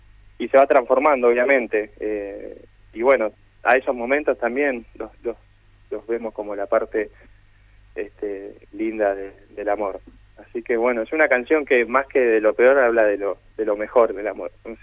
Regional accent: Coronel Pringles, Buenos Aires Province, Argentina; now in Buenos Aires, Argentina; Yo soy de Coronel Pringles, que es provincia de Buenos Aires al sur, pero ya nos conocimos y hace muchos años que estamos viviendo en Capital Federal.

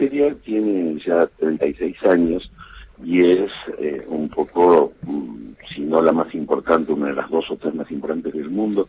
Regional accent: Argentina; somos el país de Borges, de Ginastera, de Piazzolla, de Berni

